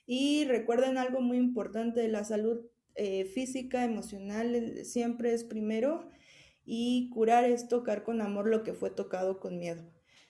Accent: Mexico; entonces es lo bonito de aquí, de nosotros, que nos gusta cuidar.

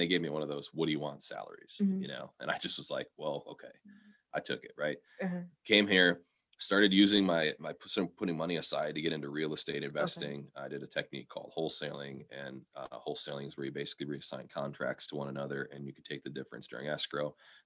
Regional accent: Neenah, Wisconsin, United States; And then I took a job with Oshkosh Defense, which I grew up in Neenah.

